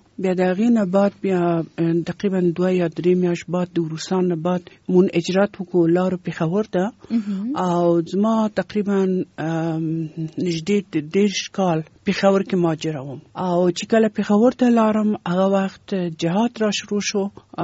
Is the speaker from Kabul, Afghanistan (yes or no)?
yes; Kabul, Afghanistan; زه د کابل یم او په کابل ښار کې پیدا شوم